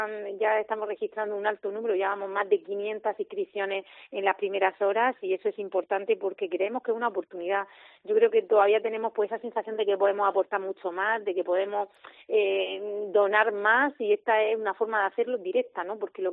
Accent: Region of Murcia, Spain; para demostrar cómo somos los murcianos

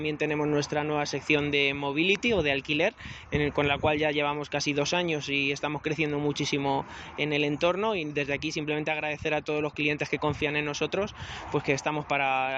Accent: Collado Villalba, Community of Madrid, Spain; Yo soy de Villalba. Vamos a decir que soy dominguero.

